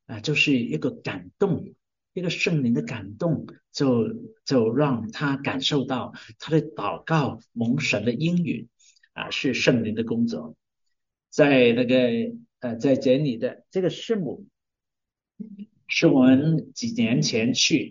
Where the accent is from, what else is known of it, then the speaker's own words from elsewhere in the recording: Hong Kong; 不是好像我们从香港来从中国来的